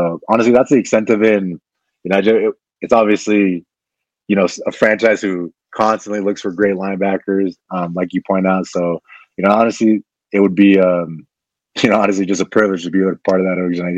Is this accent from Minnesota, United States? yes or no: no; Washington, United States; I mean, growing up in Washington, you know, I always watched those guys, you know, Bobby Wagner, you know, KJ Wright.